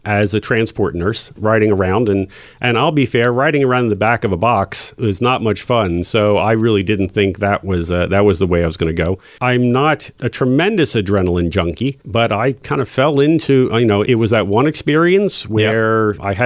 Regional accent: Philadelphia, Pennsylvania, United States; my goal would be still headquartered here in Philadelphia. I love Philadelphia. It's my hometown.

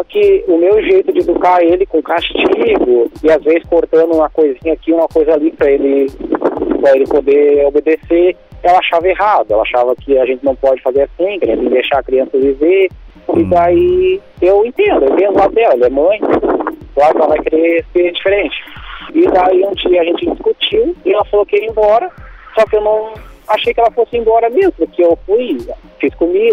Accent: Triunfo, Rio Grande do Sul, Brazil; Triunfo, onde tem o polo petroquímico aqui no Rio Grande do Sul.

